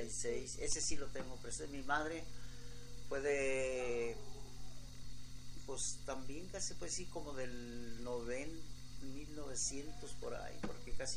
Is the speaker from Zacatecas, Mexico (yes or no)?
yes; Nochistlán, Zacatecas, Mexico; born there; Claro, sí, todos nacimos allá en Nochistlán, Zacatecas.